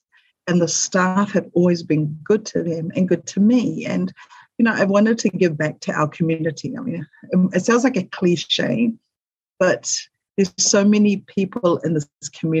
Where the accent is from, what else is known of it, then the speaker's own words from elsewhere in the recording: New Zealand; I'm not actually from Hawaii. I'm actually from Aotearoa, from New Zealand.